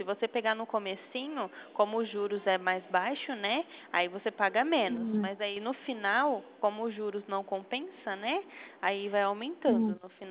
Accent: Americana, São Paulo, Brazil; Eu sou de Americana, São Paulo.

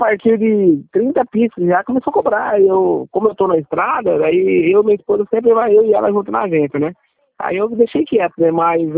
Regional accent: Icaraíma, Paraná, Brazil; Nós somos de Caraíma, nossa agência mais próxima é Umuarama, que é uma cidade de 80 quilômetros para frente.

